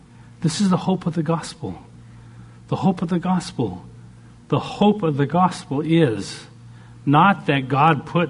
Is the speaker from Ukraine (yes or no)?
no; Canada; Beach is nice. I'm a Canadian boy. Beach is like the dream.